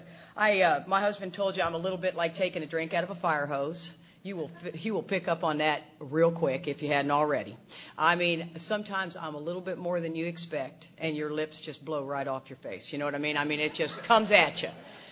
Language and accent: English; Texas, United States; I didn't say I was from the South. I'm from Texas. How difficult is that? It's Texas. Texas is Texas.